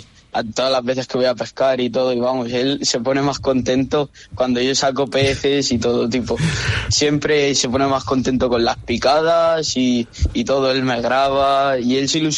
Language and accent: Spanish; Teruel, Aragon, Spain; yo soy de Teruel y al final por aquí tengo que ir a pescar a los pantanos, al río Ebro